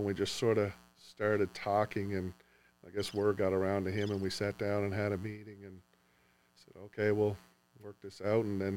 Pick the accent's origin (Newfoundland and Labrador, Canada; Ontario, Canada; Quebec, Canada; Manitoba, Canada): Newfoundland and Labrador, Canada; I'm from Newfoundland, so I went up through the provincial system.